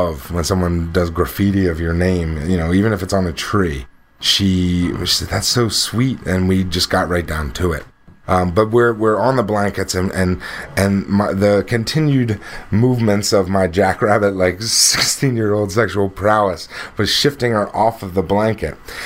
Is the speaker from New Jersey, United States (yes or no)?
yes; New Jersey, United States; I grew up in South Jersey. If you're not familiar with South Jersey, it's all farms down there.